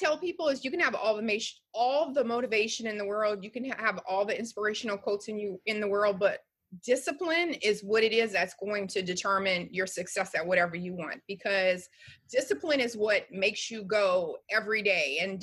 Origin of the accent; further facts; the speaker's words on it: Louisiana, United States; I'm from Louisiana and I had a great mom and dad, but they didn't teach me anything about life.